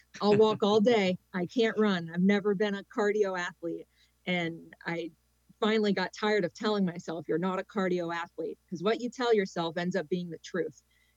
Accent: Florida, United States; Yeah, growing up in Florida, I felt so lucky because the junior program and the scene there is super high.

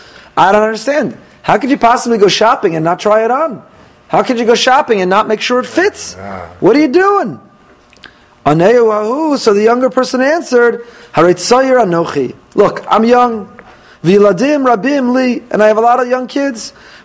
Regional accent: Teaneck, New Jersey, United States; my wife's from Lawrence, and she told people she married a boy from out of town. I'm from Teaneck.

